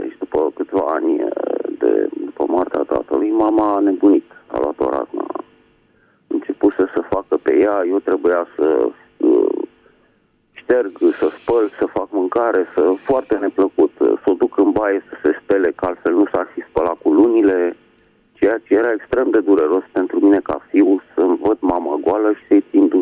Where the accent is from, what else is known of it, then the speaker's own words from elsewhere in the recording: Bucharest, Romania; din București